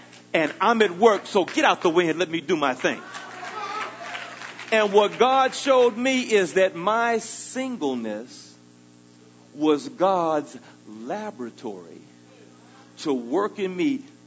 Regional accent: Houston, Texas, United States; also born or lived in Russia; I had the privilege of living in Russia. It's cold. I'm from Texas. I'm from Third Ward, Houston.

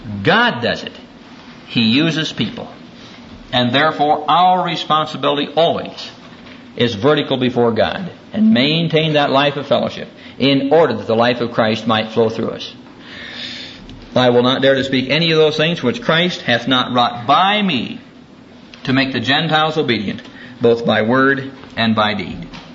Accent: Midwest, United States; You know, I'm from a farm. I'm from the Midwest.

